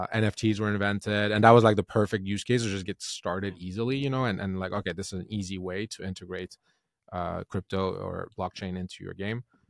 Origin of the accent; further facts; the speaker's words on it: Sweden; also born or lived in United States; I'm from Sweden. That's where I'm based these days.